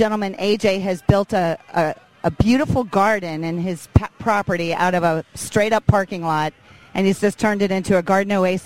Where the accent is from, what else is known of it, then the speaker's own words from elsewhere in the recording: St. Petersburg, Florida, United States; As you know, I grew up here in St. Pete, and I moved away, and I'm back now